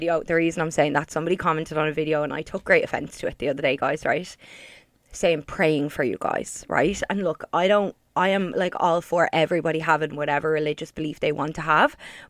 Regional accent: Dublin, Leinster, Ireland; profiling me because I'm from Dublin and all because this was down the country

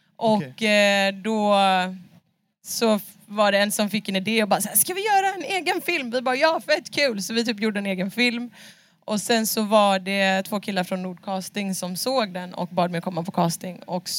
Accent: Brazil; jag influeras väldigt mycket av så här, latinamerikanska instrument, eftersom att jag är från Brasilien.

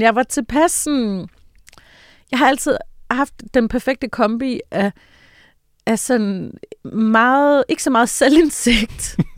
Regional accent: Tønder, Region of Southern Denmark, Denmark; now in Copenhagen, Denmark; Men jeg flytter så til København, og så skal jeg bare ud og opleve alt det, der har været mig snydt for hjemme i Tønder.

